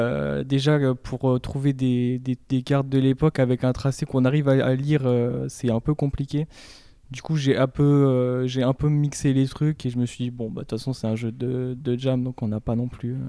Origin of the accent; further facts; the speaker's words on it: Valence, Auvergne-Rhône-Alpes, France; Ouais, pareil, moi je viens du sud, de Valence, du coup.